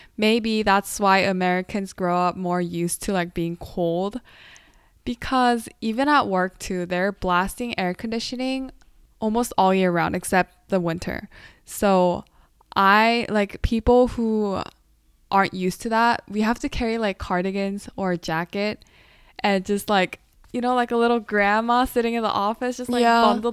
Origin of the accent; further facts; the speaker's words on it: South Korea; I was so used to seeing like babies bundled up all year round because I grew up in Korea.